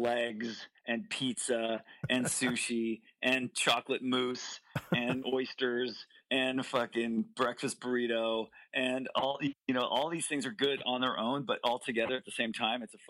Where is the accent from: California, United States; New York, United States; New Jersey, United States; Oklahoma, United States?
California, United States; Santa Barbara; it was like … growing up in Santa Barbara.